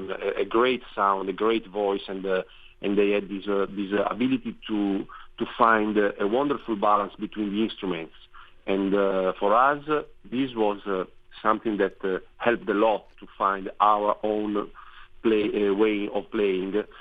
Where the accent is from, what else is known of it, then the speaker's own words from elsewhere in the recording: Genoa, Liguria, Italy; because I must say that we are all from Genova, but we studied there